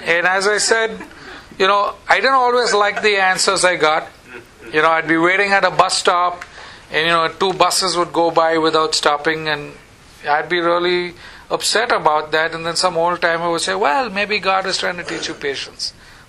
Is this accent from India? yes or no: yes; India; just because I'm from India